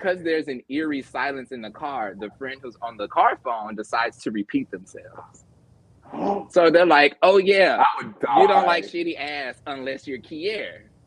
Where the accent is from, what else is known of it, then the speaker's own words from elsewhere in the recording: Memphis, Tennessee, United States; also born or lived in Mississippi; I'm from the South, so it's a very different threshold from Memphis by way of Mississippi.